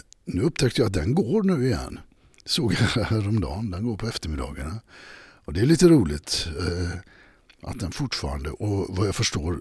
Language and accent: Swedish; Gothenburg, Västra Götaland County, Sweden; Jag är ju från Göteborg.